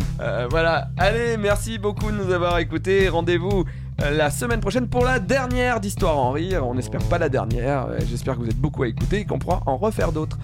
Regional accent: Auvergne-Rhône-Alpes, France; Donc je viens de l'Ardèche.

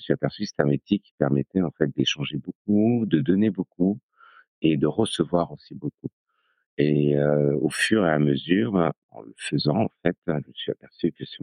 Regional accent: Angers, Pays de la Loire, France; D'où je viens? Moi, je viens d'une région qui s'appelle Angers, où je suis né, j'ai grandi, j'ai fait mon apprentissage, mes études, apprentissage de coiffeur.

